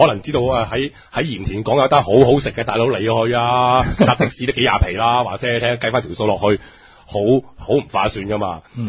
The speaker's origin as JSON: {"language": "Cantonese", "region": "Guangdong", "country": "China", "said": "咁啊，苦瓜又我哋廣東人中意食啦"}